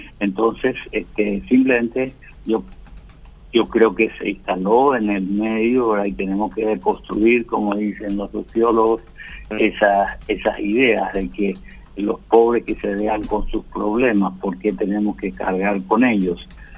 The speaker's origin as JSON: {"language": "Spanish", "country": "Paraguay", "said": "para que yo sea paraguayo"}